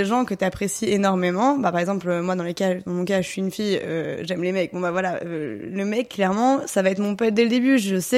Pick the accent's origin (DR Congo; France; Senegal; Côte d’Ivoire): France; Lille, Hauts-de-France; now in Paris, France; Alors, je suis parisienne depuis 6 ans.